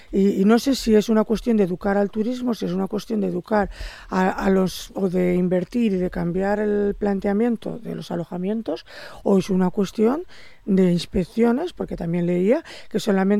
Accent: Asturias, Spain; no es lo mismo verlo en Avilés que verlo en el suroccidente, de donde vengo yo.

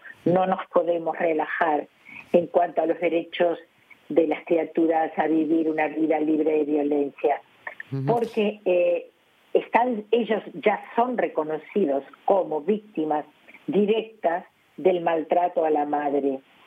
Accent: Argentina; now in Spain; Argentina me duele, por supuesto, como la tierra donde me crié. Y bueno, pasé mi infancia

